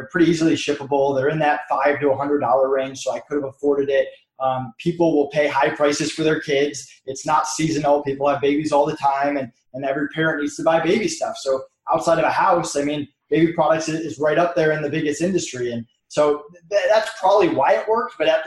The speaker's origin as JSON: {"language": "English", "region": "Massachusetts", "country": "United States", "lives_now": "Florida, United States", "said": "So I'm from Massachusetts originally, went to school in Connecticut, and then I moved down to Florida once I graduated."}